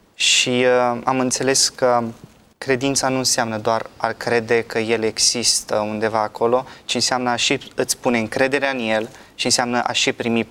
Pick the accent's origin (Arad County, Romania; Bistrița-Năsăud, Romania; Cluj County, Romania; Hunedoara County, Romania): Bistrița-Năsăud, Romania; Viile Tecii; sunt din Viile Tecii, localitatea Viile Tecii, județul Bistrița Năsăud. Iar momentan sunt student la Institutul Teologic Adventist Cernica, Teologie Pastorală, anul 3.